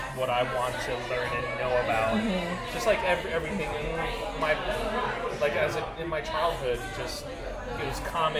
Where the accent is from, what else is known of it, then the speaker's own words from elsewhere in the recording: Philippines; So me being Filipino, it's like I wanted to pay an homage to Filipino tiki bartenders and created a tiki program at Jeepney.